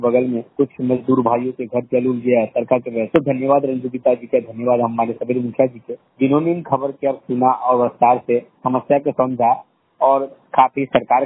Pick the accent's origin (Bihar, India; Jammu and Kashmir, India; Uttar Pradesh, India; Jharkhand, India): Bihar, India; अपने बिहार के जो जिलाष्टमी है